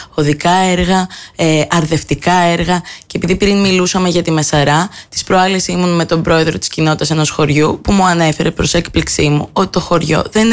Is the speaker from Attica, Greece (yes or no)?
no; Crete, Greece; also born or lived in England / Germany; είμαι ένας νέος άνθρωπος, ένας άνθρωπος ο οποίος έχει δει πολλά και διαφορετικά πράγματα από την Αγγλία και τη Γερμανία, όπου εργαζόμουν τα τελευταία χρόνια πριν γυρίσω συνειδητά στον τόπο μου, θέλω να φέρω τέτοια ανάσα προόδου στην Κρήτη